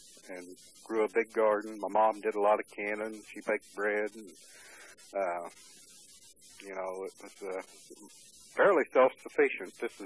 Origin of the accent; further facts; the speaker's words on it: Ohio, United States; born there; Okay, I was born in Noble County, Ohio, August 16, 1950. I was the youngest of 11 children.